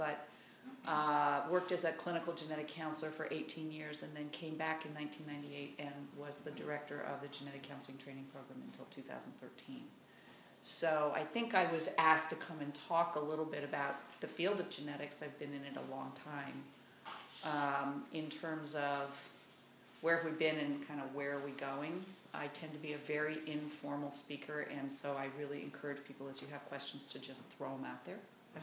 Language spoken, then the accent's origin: English; California, United States; now in Ojai, United States; I grew up in California and came back out here in 2013 to be with family and very much with my mother, who is living in Ventura. So I now live up in Ojai, which is delicious.